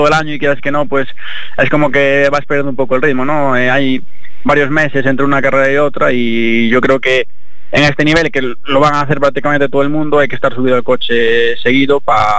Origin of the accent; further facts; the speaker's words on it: Arteixo, Galicia, Spain; para mí es un orgullo llevar a mi pueblo por todo el mundo.